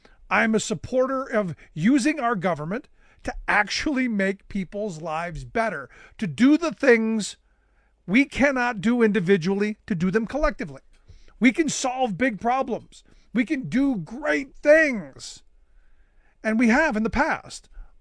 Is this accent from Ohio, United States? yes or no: yes; Cleveland, Ohio, United States; When I returned to my hometown of Cleveland when my grandmother passed